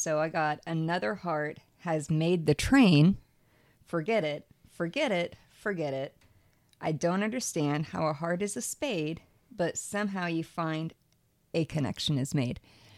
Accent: England, United Kingdom; I threw in like the fancy because I'm like, we're English.

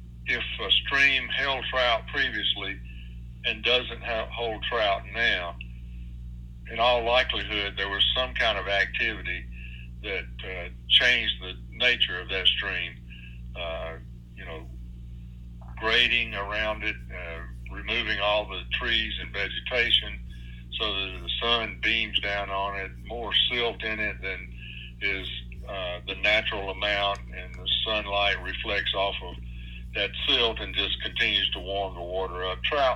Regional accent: Georgia, United States; I did not grow up here. I grew up down in Middle Georgia in Jones County.

